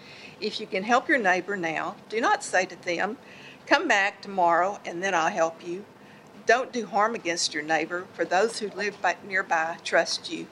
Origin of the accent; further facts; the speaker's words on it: Waco, Texas, United States; also born or lived in Edmond, Oklahoma; now I was born and raised in Waco, but we moved back here 11 years ago